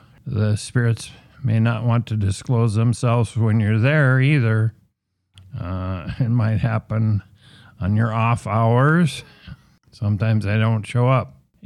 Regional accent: Minnesota, United States; only Minnesota, my home state and where this podcast originates from

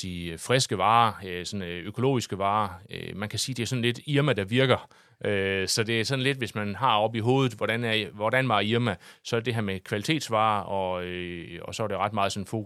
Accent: Ringkøbing, Central Denmark Region, Denmark; jeg kommer fra Ringkøbing, så jeg er jo ekstra stolt af, hvor godt det er gået

